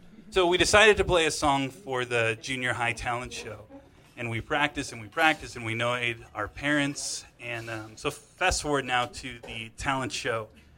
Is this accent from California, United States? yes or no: yes; California, United States; So I grew up in Orange County in a very conservative family, very religious, very Christian.